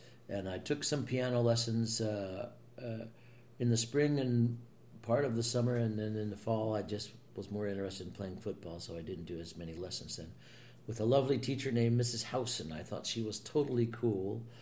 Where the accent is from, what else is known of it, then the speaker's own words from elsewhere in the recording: Pennsylvania, United States; I was born and raised outside Philadelphia, born at the Bryn Mawr Hospital, and lived there until I went off to college.